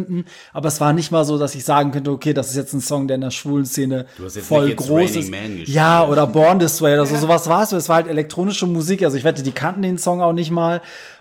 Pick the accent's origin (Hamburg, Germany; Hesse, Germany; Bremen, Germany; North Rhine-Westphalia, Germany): Hamburg, Germany; seit ich eigentlich denken kann, sind wir dann aber in Hamburg gewesen. Ja, aber Kriegsflüchtlinge, ja klar, mit zwei erinnerst du dich halt an nichts. Ne? Nee. So, meine Eltern sind dann aus dem Iran über die Türkei hierher geflohen.